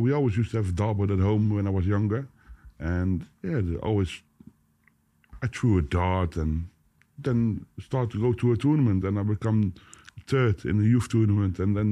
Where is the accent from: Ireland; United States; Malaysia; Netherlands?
Netherlands; Boxtel, North Brabant; now in Vlijmen, Netherlands; I live there. I'm not from it. I'm from Boxtel.